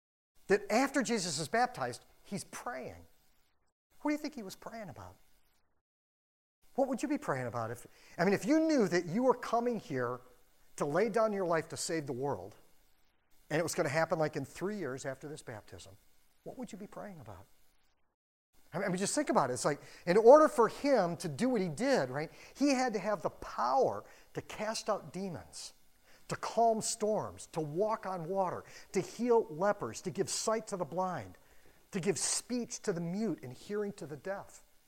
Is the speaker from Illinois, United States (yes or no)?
no; Wisconsin, United States; born there; look, just between us, I was born in Wisconsin.